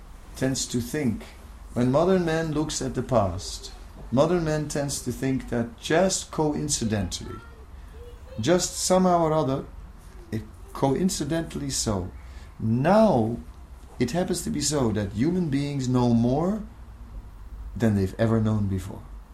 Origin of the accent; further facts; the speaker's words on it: Vrindavan, Uttar Pradesh, India; And we are from Vrindavan.